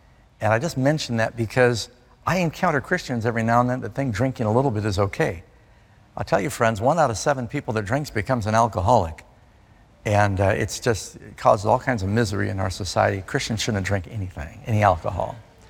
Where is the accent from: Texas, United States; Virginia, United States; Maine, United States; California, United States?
California, United States; Burbank; born there; also born or lived in Miami Beach / New York City